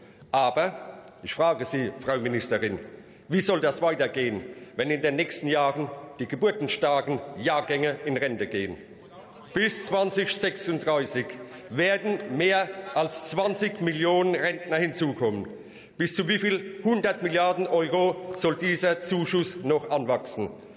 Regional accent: Rhineland-Palatinate, Germany; von hier aus noch ein Gruß in meine Heimat nach Rheinland-Pfalz

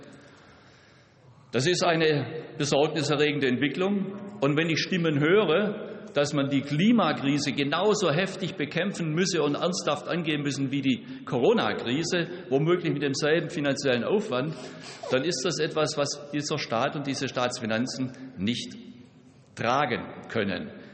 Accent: Baden-Württemberg, Germany; Mein Heimatland, ja, Baden-Württemberg hat es.

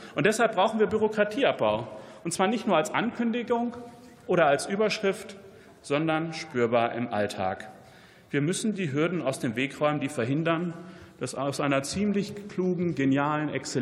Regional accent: North Rhine-Westphalia, Germany; ich komme aus dem Sauerland, einer Region, in der man sehr schnell merkt, wie wichtig ein starker Wissenschafts- und vor allem auch Wirtschaftsstandort ist.

